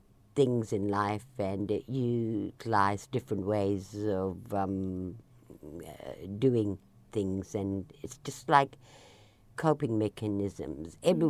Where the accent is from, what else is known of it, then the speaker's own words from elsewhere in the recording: Broome, Western Australia, Australia; I'm a Broome girl, locally born and bred in Broome, but I'm a Nyulnyul woman whose family is originally just north of Broome, just south of Beagle Bay community is our traditional lands.